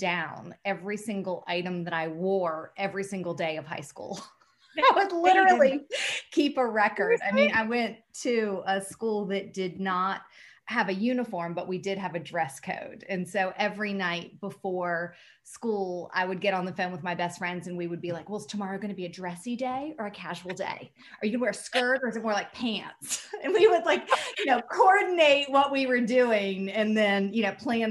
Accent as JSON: {"language": "English", "region": "the South", "country": "United States", "tie": "born or raised there", "said": "I mean, you know how it is growing up in the South. You never really knew that fashion was a career choice, right?"}